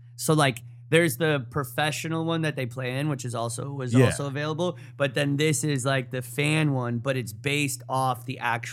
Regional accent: United States; And I love the idea, like I'm American. It was in America.

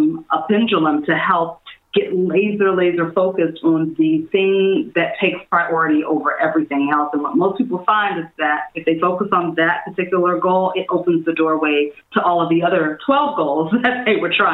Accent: Washington, District of Columbia, United States; also born or lived in New York City; now in Los Angeles, United States; I was traveling back and forth from LA to my hometown, DC.

